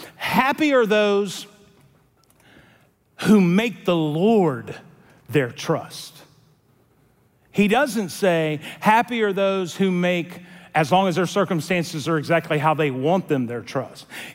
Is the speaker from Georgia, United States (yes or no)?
yes; Georgia, United States; For those of you that don't remember, the devil went down to my home state.